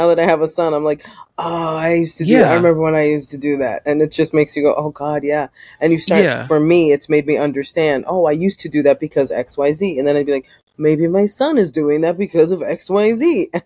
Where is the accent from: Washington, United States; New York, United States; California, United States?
New York, United States; Bronx; I grew up in the South Bronx. I grew up in a part of the Bronx that was, it's all the way down by the water.